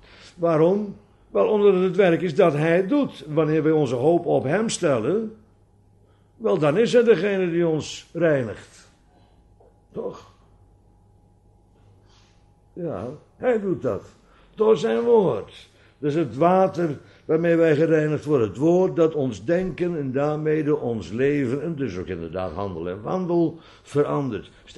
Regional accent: Kampen, Overijssel, Netherlands; Nou, ik kwam uit Kampen oorspronkelijk

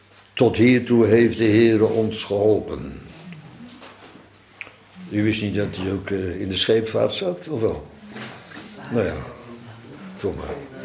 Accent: Netherlands; Ik ben opgegroeid aan de Oude Rijn, die liep, loopt daar nog trouwens, door, langs onze achtertuin, net voor de sluis, die bodemgraven.

